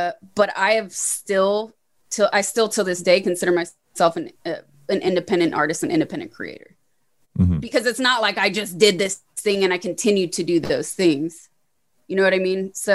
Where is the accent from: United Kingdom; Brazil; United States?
United States; I've traveled enough to know that, like, I'm fucking American. There's no doubt about it.